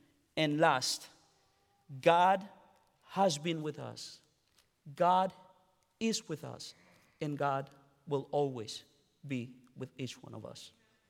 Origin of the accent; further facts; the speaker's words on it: Dominican Republic; English is a second language; I was born and raised in the Baté. Baté is our communities within the sugarcane fields where Haitians and their descendants live.